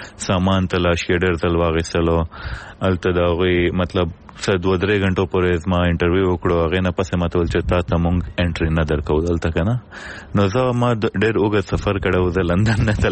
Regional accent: Pakistan; زه پښتون یم له پاکستان نه یم

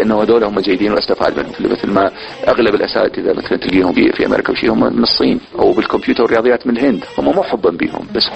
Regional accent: Iraq; يظل العراق يعني هو يعني مثل يقول الكعبة ما في كل شيء احنا كعراقيين.

